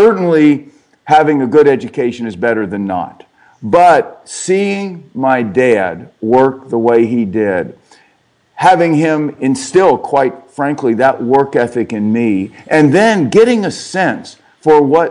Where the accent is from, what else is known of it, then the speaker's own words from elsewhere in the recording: Cincinnati, Ohio, United States; Well, my backdrop quickly, I grew up in Cincinnati, Ohio.